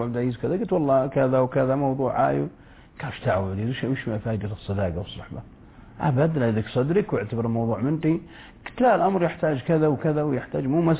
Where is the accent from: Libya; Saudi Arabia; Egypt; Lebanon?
Saudi Arabia; Unaizah, Al-Qassim; إذا مسكت الطريق مسافر راجع بديرتي القصيم عنيزة